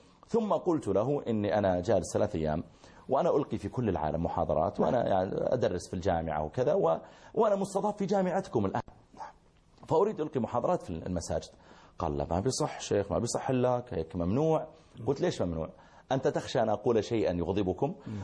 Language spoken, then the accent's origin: Arabic; Saudi Arabia